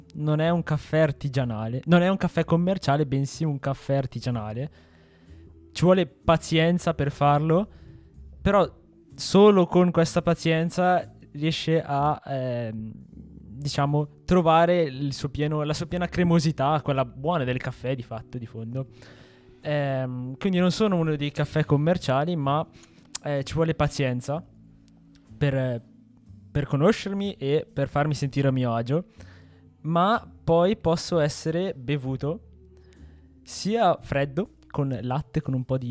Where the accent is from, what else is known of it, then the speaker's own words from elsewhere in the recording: Bergamo, Lombardy, Italy; Vengo da Bergamo, ho 20 anni, frequento il primo anno di sociologia.